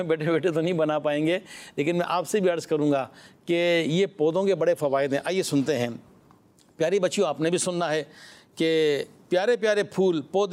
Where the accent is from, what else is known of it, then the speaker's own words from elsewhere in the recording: Karachi, Sindh, Pakistan; ہم بھی کراچی سے ہیں.